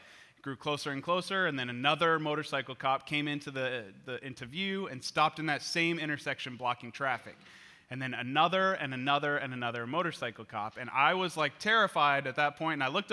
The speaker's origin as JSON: {"language": "English", "town": "Kansas City", "region": "Kansas", "country": "United States", "tie": "born or raised there", "said": "I grew up in Kansas City, like in KCK, but for some reason, when I was little, my optometrist, like that my family used, was downtown Kansas City, like kind of near the downtown airport."}